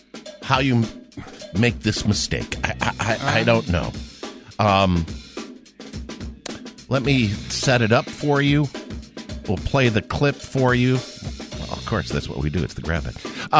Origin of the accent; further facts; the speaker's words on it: Watch Hill, Rhode Island, United States; Well, when I was growing up in Watch Hill, when I was at my grandmother's place in the bay, there was swans.